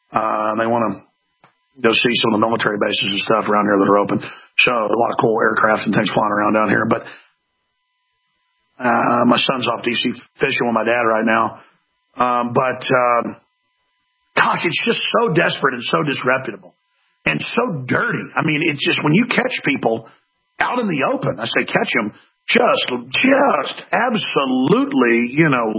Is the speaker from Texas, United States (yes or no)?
yes; Dallas, Texas, United States; And I grew up in Dallas, Texas, folks. I mean, I have been racially harassed.